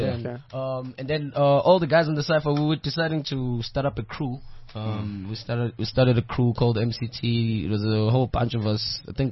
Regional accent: Springs, Gauteng, South Africa; I was born and raised in Springs. So I used to live in Springs

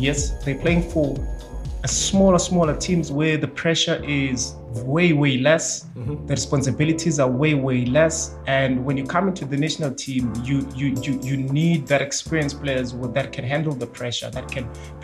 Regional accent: South Africa; We as South African, I wish we can.

